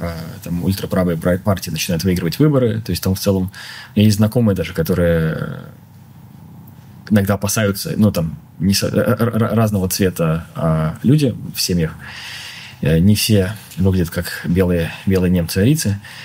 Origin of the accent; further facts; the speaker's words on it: Ukraine; born there; Я сам родился на Украине. У меня часть семьи из Сибири, часть семьи из Украины.